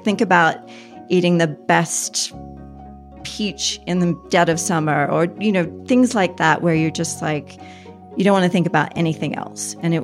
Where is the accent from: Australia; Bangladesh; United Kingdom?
Australia; now in Boulder, United States; Hey, I'm an Aussie expat. I live in Boulder, Colorado.